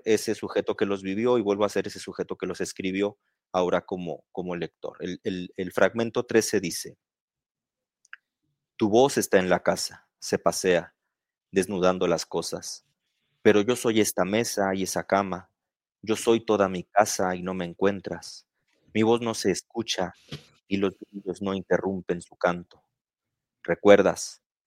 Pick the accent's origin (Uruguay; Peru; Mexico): Mexico; northern Mexico; born there; me tocó nacer en el norte de México y pues fuera de eso me tocó también estudiar filosofía. Soy bibliotecario de formación también.